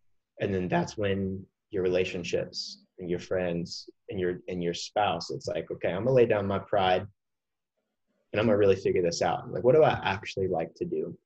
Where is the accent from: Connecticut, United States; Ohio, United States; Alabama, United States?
Alabama, United States; Mobile; Yeah, so I'd say I grew up in Mobile, Alabama. Real big sports town, football, baseball.